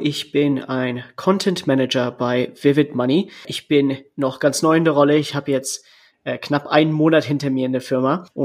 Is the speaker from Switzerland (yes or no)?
no; Canada; now in Germany; Und davor habe ich in Kanada gelebt. Ich bin in Kanada aufgewachsen, obwohl ich in Deutschland geboren bin.